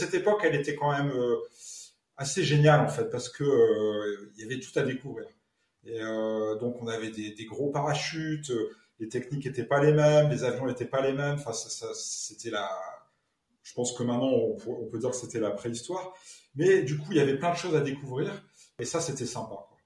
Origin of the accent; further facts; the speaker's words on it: Hauts-de-France, France; moi, je suis du Nord, hein, je suis basé à Lens